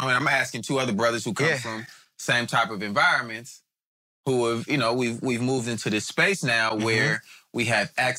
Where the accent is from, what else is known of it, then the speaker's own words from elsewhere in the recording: California, United States; I'm from the Bay.